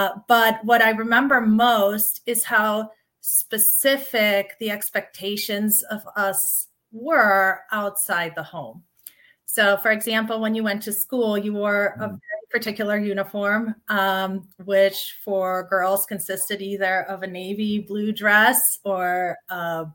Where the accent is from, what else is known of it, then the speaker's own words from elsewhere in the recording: Odesa, Odesa Oblast, Ukraine; Well, the first thing I want to tell you is I was born in a beautiful city. It's called Odessa, Ukraine. It is a port city.